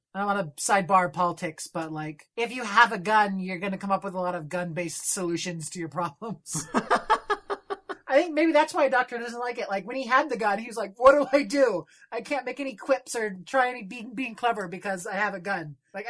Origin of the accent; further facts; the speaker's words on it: United States; You're an American though, right? And I'm like, yeah